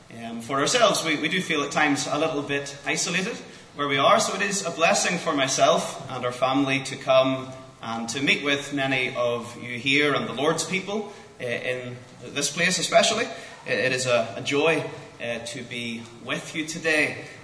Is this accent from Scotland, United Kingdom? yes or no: no; Northern Ireland, United Kingdom; Hope you can understand my accent and it doesn't throw you off too much from Northern Ireland.